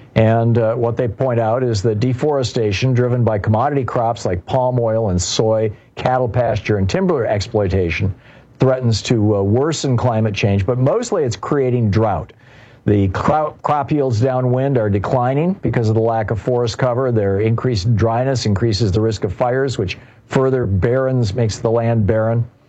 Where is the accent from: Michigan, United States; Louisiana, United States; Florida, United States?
Michigan, United States; I grew up in Michigan and we had this thing called lake effect.